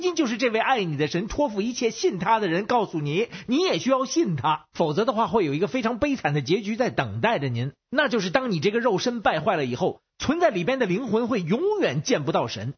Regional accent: Beijing, China; 我是北京的

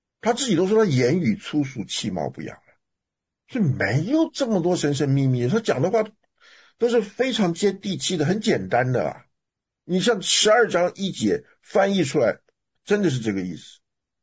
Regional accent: China; 因为我们中国人对于信呐、虔诚啊，他有那种成仙得道的迷信，你懂的吗？

